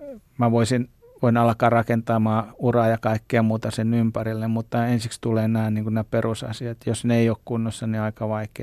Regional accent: Ostrobothnia, Finland; ja mä oon Pohjanmaalta lähtenyt ja mun arvomaailman pitkälti pohjalainen arvomaailma.

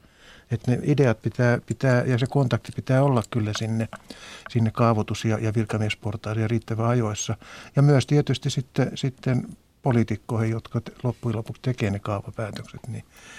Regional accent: Helsinki, Uusimaa, Finland; Itse olen aikoinaan asunut lapsena Maunulassa

